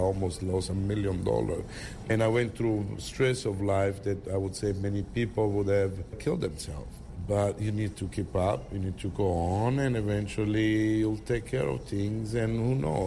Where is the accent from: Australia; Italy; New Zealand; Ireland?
Italy; moved away as an adult; now in New York, United States; I always thought California, probably because I come from Italy, I like the weather and the girls.